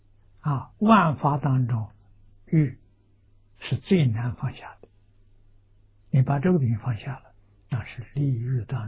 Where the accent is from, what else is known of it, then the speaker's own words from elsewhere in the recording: China; 我们中国人喜欢简单，把那个尾音省略掉了